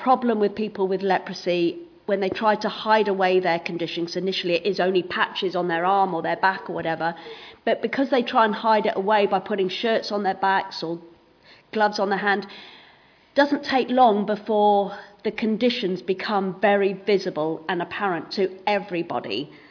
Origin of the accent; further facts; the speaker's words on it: United Kingdom; We are British anyway, so we like talking about the weather.